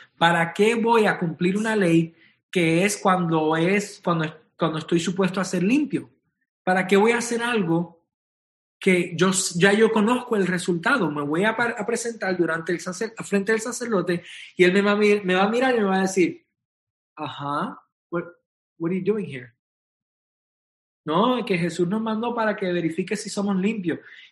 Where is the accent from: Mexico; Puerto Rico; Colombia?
Puerto Rico; Yo no soy hebreo, yo soy puertorriqueño.